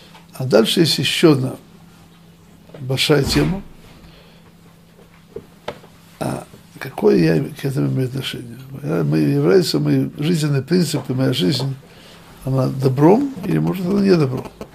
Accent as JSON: {"language": "Russian", "country": "Russia", "tie": "born or raised there", "said": "Я еще вырос в Советской России."}